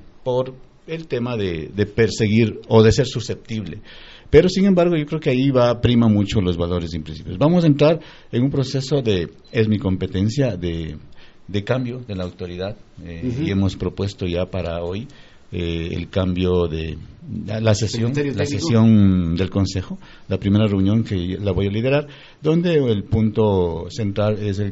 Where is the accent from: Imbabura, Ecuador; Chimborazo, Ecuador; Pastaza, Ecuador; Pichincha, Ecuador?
Pastaza, Ecuador; Nosotros venimos y nacimos aquí en Pastaza